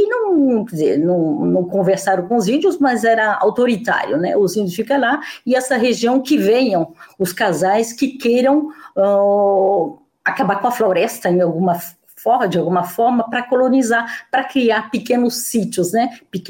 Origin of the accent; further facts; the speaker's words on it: Dourados, Mato Grosso do Sul, Brazil; born there; Eu nasci naquela parte, realmente no sul do Mato Grosso, no sul de Dourados, né, que na época era município de Dourados